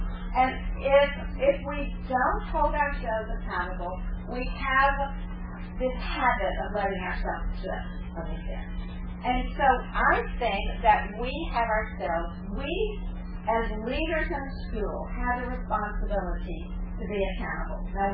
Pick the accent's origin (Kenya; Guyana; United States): United States; Mississippi; They didn't check out that I was originally from Mississippi.